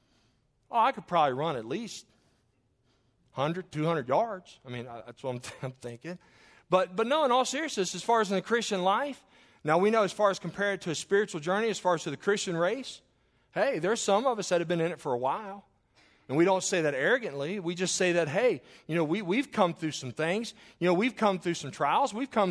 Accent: Claryville, Kentucky, United States; I grew up in Kentucky, and I remember we had well water for the longest time when I lived at my mom's. We were across the field from my grandparents in Claryville, Kentucky.

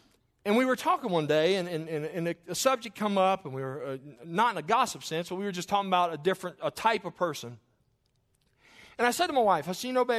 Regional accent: Claryville, Kentucky, United States; I grew up in Kentucky, and I remember we had well water for the longest time when I lived at my mom's. We were across the field from my grandparents in Claryville, Kentucky.

